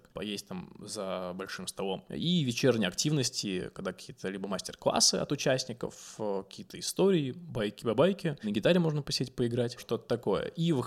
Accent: Pskov, Pskov Oblast, Russia; born there; also born or lived in Moscow; В Пскове. Да, но я с Москвы уехал в мае 2021 года.

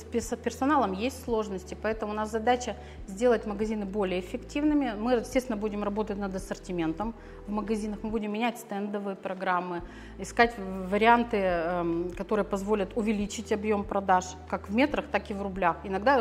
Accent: Perm, Perm Krai, Russia

